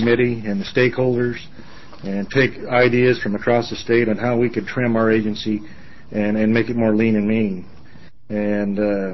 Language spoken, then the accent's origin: English; Oregon, United States; and I'm from Matters, Oregon, in Central Oregon, and I've been on the commission since 1996.